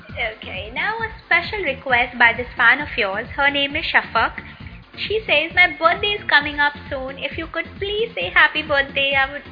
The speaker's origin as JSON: {"language": "English", "town": "Kolkata", "region": "West Bengal", "country": "India", "said": "Well, I'm from Calcutta and I know a bit of Bengali."}